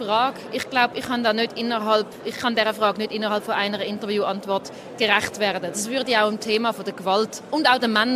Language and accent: German; Zurich, Switzerland; Ich bin 33, ich bin aus Zürich